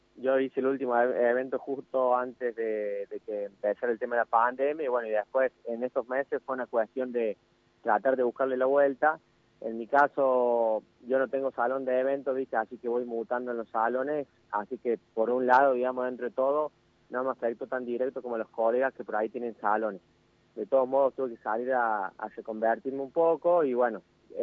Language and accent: Spanish; Colonia Caroya, Córdoba, Argentina; Yo soy de acá de la colonia, soy